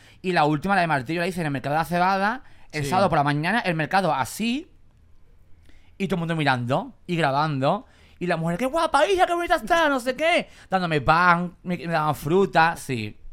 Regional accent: Cádiz, Andalusia, Spain; me gustaría comprarme ya una casita o un chalet o algo por mi tierra, por Cádiz

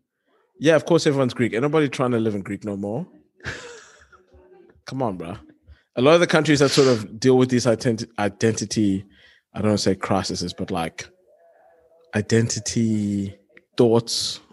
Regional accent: South Africa; I still strongly identify as a South African, as a Xhosa man.

